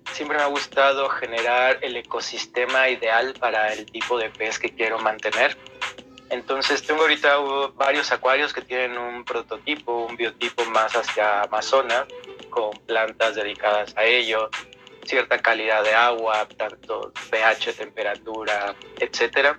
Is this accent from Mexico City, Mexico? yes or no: yes; Mexico City, Mexico; born there; Yo soy mexicano, nací en la Ciudad de México. Hace apenas unos 15 ayeres, nada, no es cierto, ya tengo 33 años